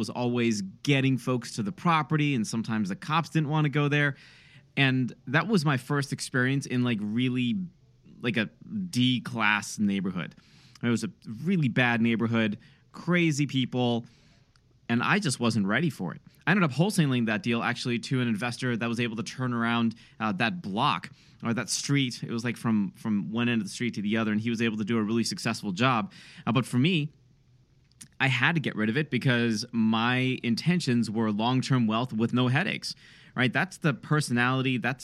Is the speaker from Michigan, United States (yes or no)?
yes; Detroit, Michigan, United States; but I'm from Detroit. Like, I've invested in Detroit, inner city neighborhoods.